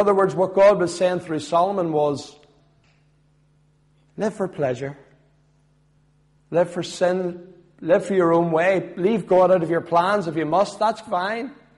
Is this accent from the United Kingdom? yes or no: yes; Belfast, Northern Ireland, United Kingdom; And I says, I'm from East Belfast.